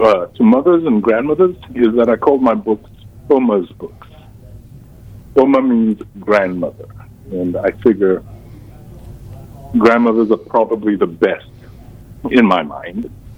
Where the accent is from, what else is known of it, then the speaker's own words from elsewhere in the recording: Ghana; And I'm originally from Ghana, hence my long last name. And I think most people call me … which is my African.